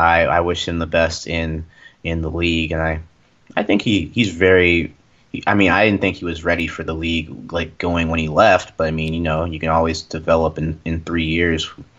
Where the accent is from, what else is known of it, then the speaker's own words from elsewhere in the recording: North Carolina, United States; and that the fact is that I grew up in North Carolina, and my high school, Ryan Kelly went to my high school.